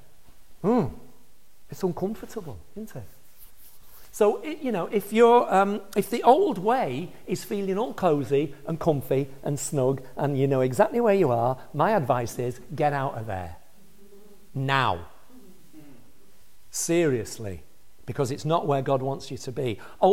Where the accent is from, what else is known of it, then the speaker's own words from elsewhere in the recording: England, United Kingdom; I'm a male Englishman, right? So that's against me for a start. I grew up in the north of England in the 50s and 60s.